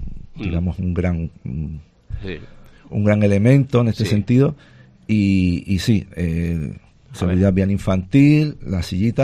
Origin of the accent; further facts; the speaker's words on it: Chipiona, Andalusia, Spain; Yo que soy de Cádiz, de Chipiona